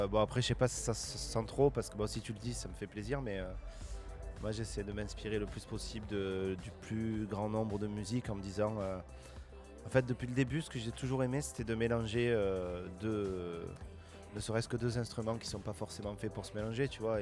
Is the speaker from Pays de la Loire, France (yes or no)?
no; Marseille, Provence-Alpes-Côte d'Azur, France; je viens de Marseille